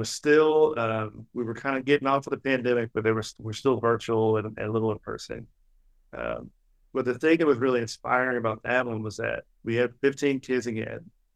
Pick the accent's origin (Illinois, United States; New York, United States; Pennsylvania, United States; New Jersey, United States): Pennsylvania, United States; Philadelphia; now in Milwaukee, United States; Yeah, so I'm originally from Philadelphia, live in Milwaukee now.